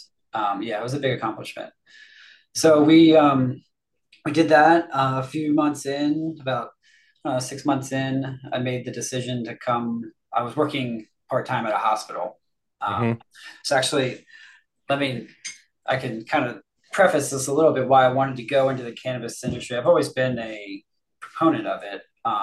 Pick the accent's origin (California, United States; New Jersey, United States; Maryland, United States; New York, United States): Maryland, United States; I grew up in the born and raised in the Maryland area. Played sports here growing up, all that good stuff.